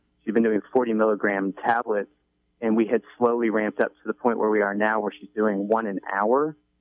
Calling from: Atlanta, Georgia, United States; I'm calling from Atlanta.

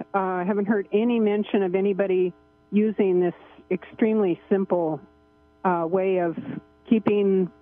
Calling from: Arcata, California, United States; I'm in Arcata.

